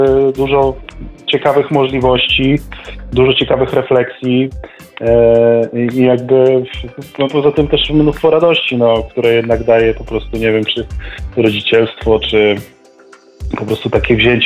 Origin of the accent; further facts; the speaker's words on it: Szczecin, West Pomeranian Voivodeship, Poland; Ja, jak wiesz, jestem ze Szczecina, więc, że tak powiem, mój zespół powstał tutaj z moich przyjaciół szczecińskich